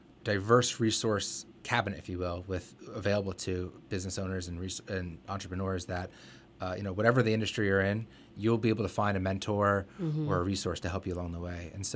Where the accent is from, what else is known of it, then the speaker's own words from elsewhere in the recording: Pennsylvania, United States; So I was born and raised here in Lehigh Valley, and I've seen the iterations and growth of this region.